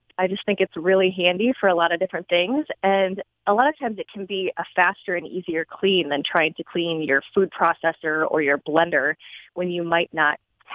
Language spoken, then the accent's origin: English; Grand Rapids, Michigan, United States; I'm from Grand Rapids, so I always love any chance to get back to the city.